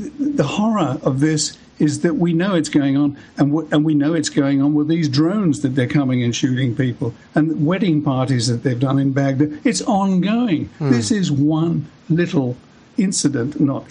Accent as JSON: {"language": "English", "country": "Australia", "tie": "born or raised there", "moved": "as an adult", "lives_now": "United Kingdom", "said": "When I was growing up, I grew up in Australia up until I was about 22 and then left because, I think, under the influence from my mother, who reckoned that England was the best place"}